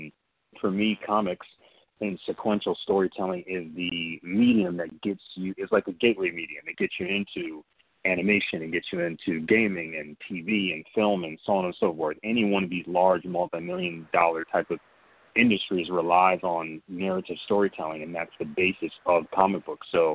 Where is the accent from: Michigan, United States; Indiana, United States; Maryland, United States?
Michigan, United States; Grand Rapids; growing up in Grand Rapids, Michigan, I saw very, very little to no representation